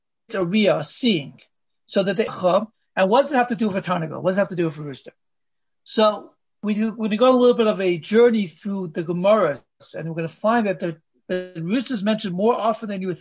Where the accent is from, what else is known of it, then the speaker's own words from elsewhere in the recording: California, United States; I had the merit of going through a few earthquakes growing up in California.